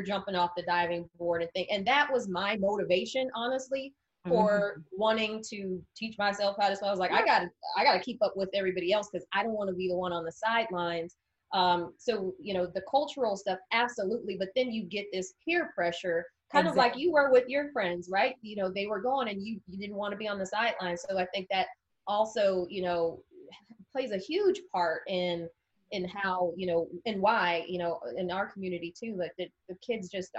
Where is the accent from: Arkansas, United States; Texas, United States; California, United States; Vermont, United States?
California, United States; and I grew up in California, so I grew up in around a lot of water.